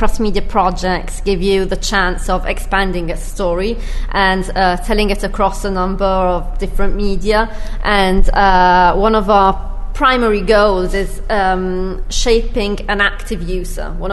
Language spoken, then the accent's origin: English; Turin, Piedmont, Italy; And so we thought, well, we are from Turin